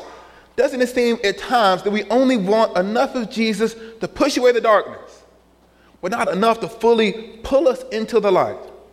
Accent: Alabama, United States; You know, the guys, I'm from the South, Alabama.

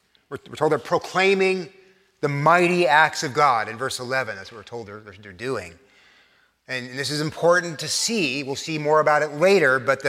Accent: Texas, United States; I took Spanish growing up in Texas in high school.

